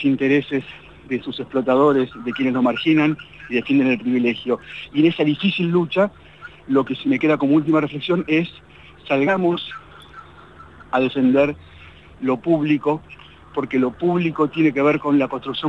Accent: Argentina; como desde el sur, como argentinos, como latinoamericanos

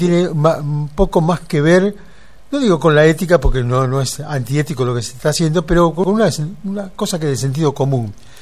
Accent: Buenos Aires, Argentina; ha pasado en la provincia de Buenos Aires, de donde yo soy oriundo

